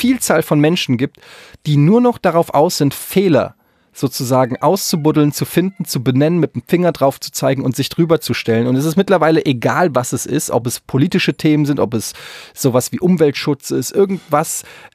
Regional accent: Yemen; Ich komme aus Jemen.

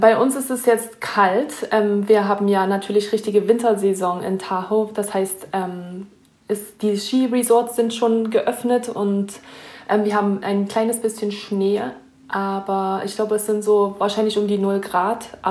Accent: Saxony-Anhalt, Germany; moved away; weil ich halt schon so viele Jahre jetzt nicht mehr in Deutschland lebe. Aber dort bin ich aufgewachsen und ich denke, das hat mich sehr gebildet, weil ich wirklich in so einer kleinen Stadt aufgewachsen bin.

